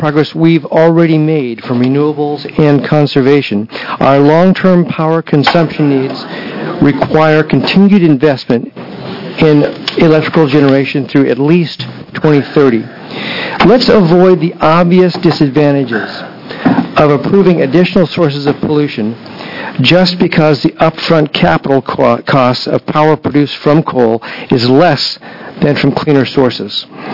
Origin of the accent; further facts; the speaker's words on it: Hood River, Oregon, United States; I come from Hood River